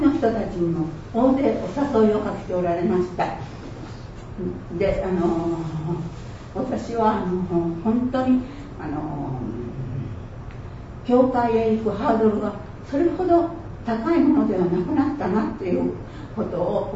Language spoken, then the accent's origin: Japanese; Maizuru, Kyoto, Japan; moved away as an adult; also born or lived in Yokohama; 私は舞鶴で生まれ、小学校、中学校、高校卒業まで舞鶴で育ちました。高校卒業後は関東に住むようになり、あちらで学業を終え、就職、結婚、子育て、約40年間舞鶴を留守にしました。